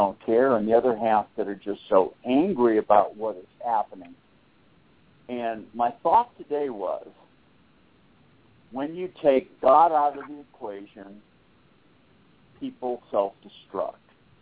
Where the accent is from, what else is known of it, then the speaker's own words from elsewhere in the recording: Boston, Massachusetts, United States; I grew up in Boston. We had four seasons: winter, June, July, and August.